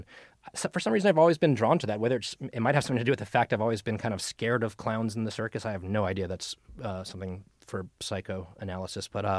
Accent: Virginia Beach, Virginia, United States; But that was the one that I heard a lot growing up in Virginia Beach, at least.

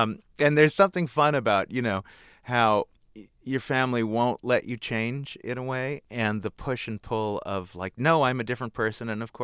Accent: Orange County, California, United States; But I did go to school in D.C., even though I was raised in Orange County.

